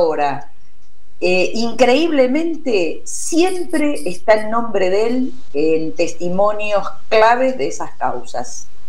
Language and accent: Spanish; Quilmes, Buenos Aires Province, Argentina; Los que somos de Quilmes, esas causas las conocemos.